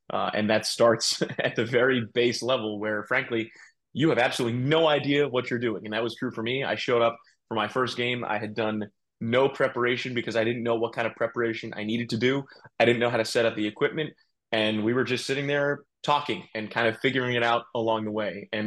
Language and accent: English; Port Washington, New York, United States; Now, I grew up in Port Washington, New York, which is about 20-ish minutes by train to Shea Stadium, Citi Field, where the Mets play.